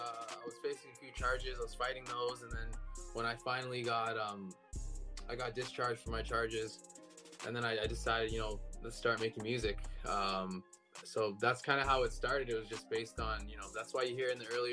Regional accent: Canada; I was born and raised in Canada, obviously.

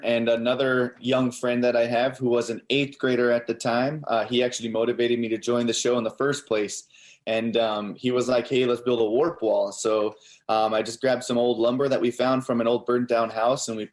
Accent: Unalakleet, Alaska, United States; also born or lived in Barrow; from American Ninja Warrior. I'm Inupiaq from Unalakleet and Barrow, Alaska.

